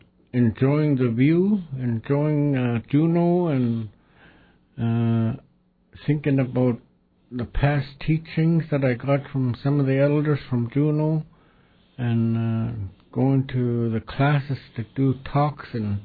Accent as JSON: {"language": "English", "region": "Yukon", "country": "Canada", "tie": "born or raised there", "said": "I grew up in the Yukon Territory."}